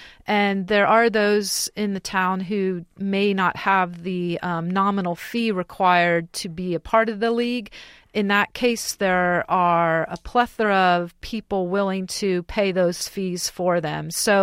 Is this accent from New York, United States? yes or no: no; Santa Clara, California, United States; born or raised there